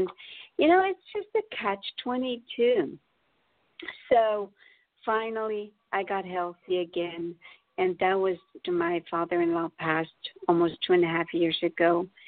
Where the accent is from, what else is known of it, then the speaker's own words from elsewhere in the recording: Switzerland; I was born and raised in Switzerland